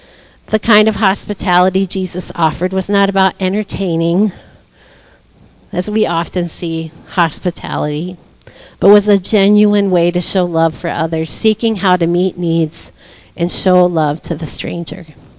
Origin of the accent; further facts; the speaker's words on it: Minnesota, United States; I'm from Minnesota, and they have this thing called Minnesota Nice.